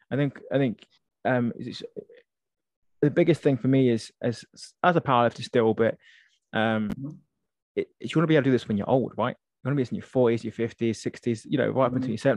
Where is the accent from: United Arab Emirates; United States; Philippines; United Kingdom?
United Kingdom; that's because I'm British